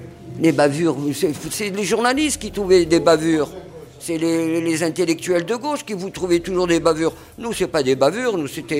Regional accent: Algiers, Algiers Province, Algeria; Moi, je suis de Bab El Oued aussi.

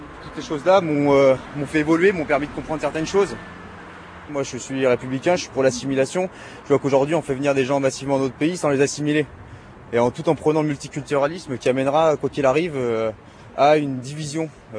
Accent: France; je suis français. Je suis pas franco-algérien, franco-ceci, franco-cela, je suis français, tout simplement.

